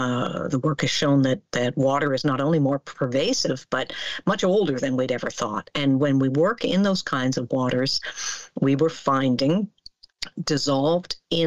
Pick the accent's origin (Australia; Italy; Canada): Canada; I'm a Canadian. I'm an earth scientist.